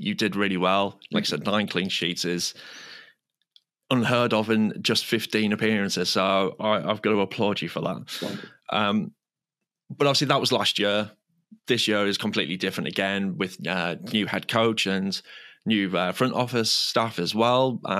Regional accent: England, United Kingdom; I'm English. It's got to be the 4-4-2.

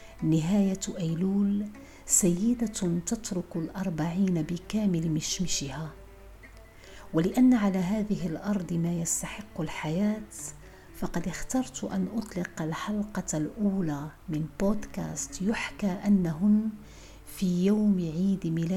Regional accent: Tangier, Tanger-Tetouan-Al Hoceima, Morocco; now in Marrakesh, Morocco; رحلت بعدها في اتجاه الجنوب، فكانت مراكش بلادي. هكذا فما بين مدينتي طنجة ومراكش امتدت رحلة 40 سنة من عمري. ففي مثل هذا اليوم وقبل 40 سنة ولدتني أم عظيمة في 20 من يونيو 1981.

